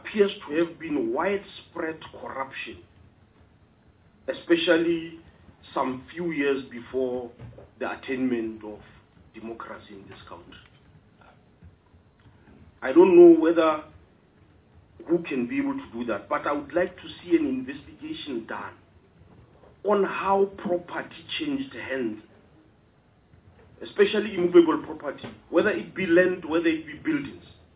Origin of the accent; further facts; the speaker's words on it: Polokwane, Limpopo, South Africa; I'm from Limpopo, in the city of Polokwane.